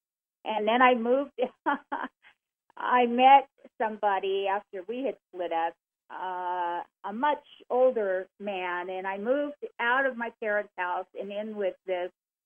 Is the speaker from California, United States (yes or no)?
yes; Corona, California, United States; Yes, and I'm living in the house that I grew up in.